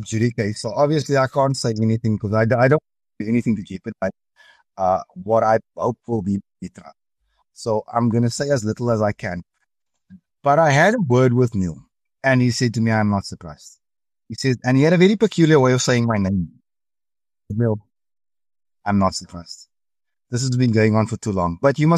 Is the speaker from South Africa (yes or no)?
yes; South Africa; what I know as a South African is that in Africa, coup d'etats, they happen when the president's not in the country